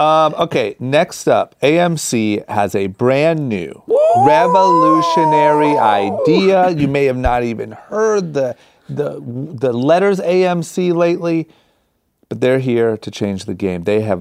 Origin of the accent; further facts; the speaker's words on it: Akron, Ohio, United States; Man, I'm from Akron, Ohio.